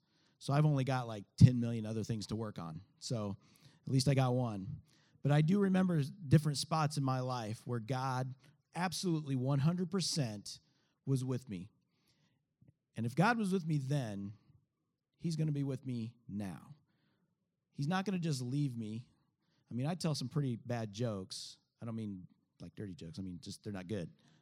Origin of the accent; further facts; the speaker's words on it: St. Joseph, Missouri, United States; Because I am from St. Joseph, Missouri, about 45 minutes away. That's where my family is.